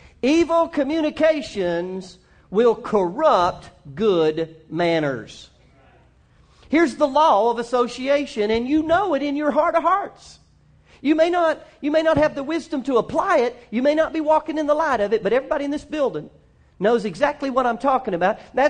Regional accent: the South, United States; but I'm from the South, a bald-faced lie is what I'd have done.

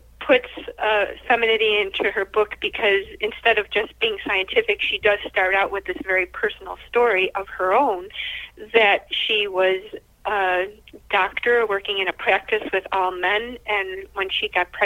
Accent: Buffalo, New York, United States; In Buffalo, New York.

